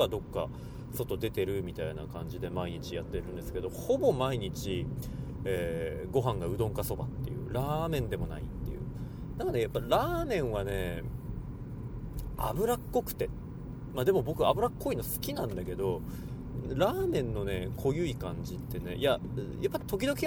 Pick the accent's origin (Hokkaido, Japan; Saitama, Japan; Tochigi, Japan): Hokkaido, Japan; こういや自分道民だからさ、これあんまりこう驚かないんだけど